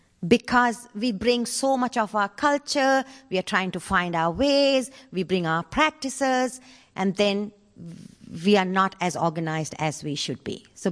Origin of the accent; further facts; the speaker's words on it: Sri Lanka; these lessons I learned when I was growing up in Sri Lanka.